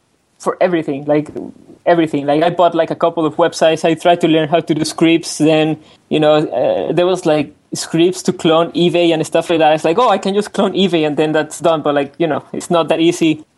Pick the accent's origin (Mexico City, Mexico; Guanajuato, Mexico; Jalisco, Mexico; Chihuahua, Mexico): Mexico City, Mexico; So I'm from Mexico City, by the way.